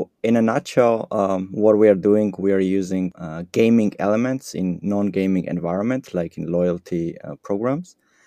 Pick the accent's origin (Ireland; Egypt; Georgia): Georgia; first language Georgian; English is a second language; I'm from Georgia, and there we speak Georgian language. And in our language, we don't have article and we don't have genders.